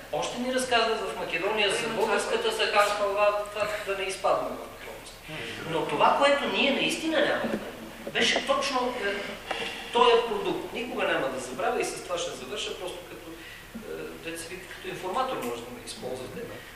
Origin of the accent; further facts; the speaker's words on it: Pernik, Pernik Province, Bulgaria; Аз съм родом от Перник и съм расъл близо до границата с бивша Югославия.